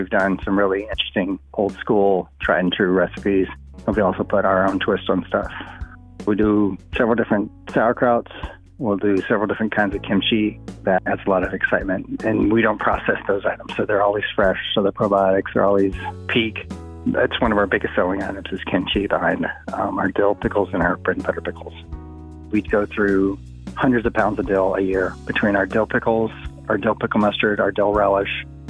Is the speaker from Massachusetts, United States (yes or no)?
no; Dallas, Texas, United States; I grew up in the Dallas, Fort Worth area.